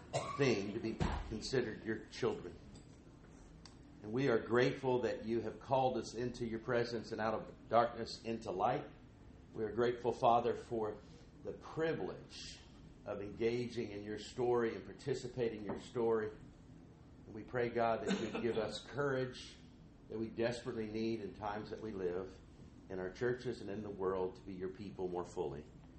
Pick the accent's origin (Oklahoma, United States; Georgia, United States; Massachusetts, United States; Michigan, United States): Oklahoma, United States; And so we're both from Oklahoma, so we do understand tornadoes